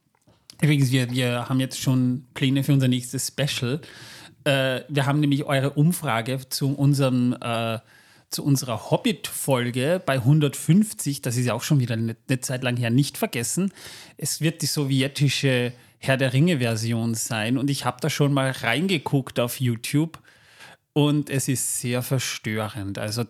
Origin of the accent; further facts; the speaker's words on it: Austria; das gibt es bei uns in Österreich, ist das ja nicht unbedingt eine bekannte Cola